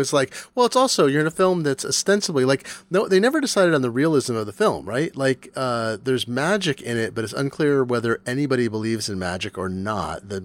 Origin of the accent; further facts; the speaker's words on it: Eugene, Oregon, United States; the movie How to Beat the High Cost of Living was made in my hometown of Eugene, Oregon